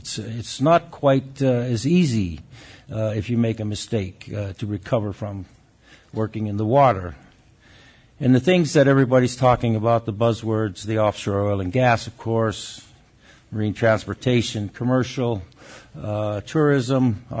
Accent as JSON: {"language": "English", "town": "Barrow", "region": "Alaska", "country": "United States", "said": "I grew up with Edward. We're both from Barrow. We played basketball together for the high school team"}